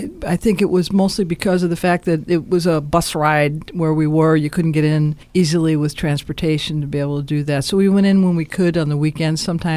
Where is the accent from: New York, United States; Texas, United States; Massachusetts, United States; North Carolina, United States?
New York, United States; Oh, I sure did. You don't know any different.